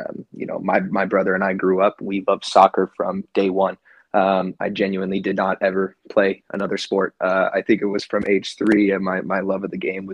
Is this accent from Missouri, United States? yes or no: no; Plano, Texas, United States; I grew up here in Plano, Texas. I've lived here my whole life.